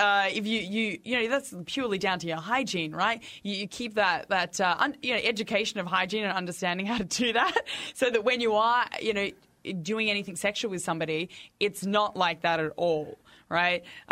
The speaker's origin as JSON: {"language": "English", "country": "Australia", "said": "I'm from Australia."}